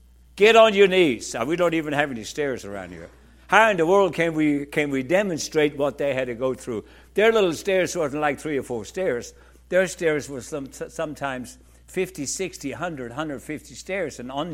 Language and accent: English; Freiburg, Baden-Württemberg, Germany; In Europe, for instance, close to my hometown, Freiburg, Germany